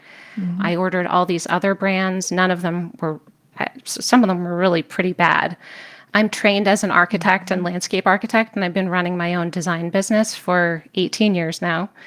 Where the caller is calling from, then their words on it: Lakeville, Connecticut, United States; I'm calling in from Lakeville, Connecticut.